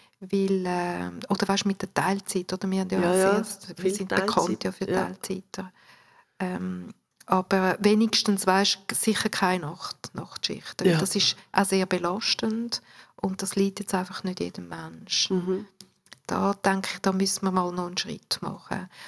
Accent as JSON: {"language": "German", "town": "Urdorf", "region": "Zurich", "country": "Switzerland", "tie": "born or raised there", "said": "aufgewachsen bin ich ja in Urdorf. In einer grossen Familie. Ich habe vier Geschwister."}